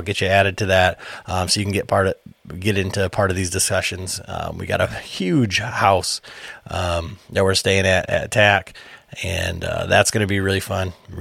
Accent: Midwest, United States; as a Midwesterner

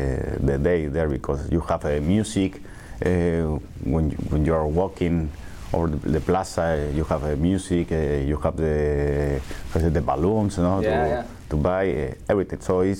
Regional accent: Coyoacán, Mexico City, Mexico; English is a second language; So I grew up in Coyoacán, and most of my time I spent in the center of Coyoacán.

